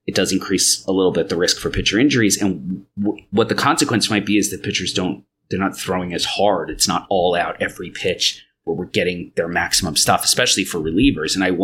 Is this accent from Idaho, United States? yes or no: no; Long Island, New York, United States; I was a pretty big hockey fan when I was a kid because I grew up on Long Island when the Islanders were really good.